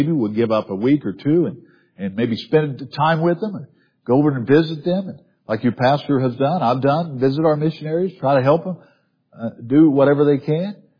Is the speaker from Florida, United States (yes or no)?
no; Missouri, United States; I grew up in southern Missouri, and in my hometown there was a Southern Baptist Preachers College.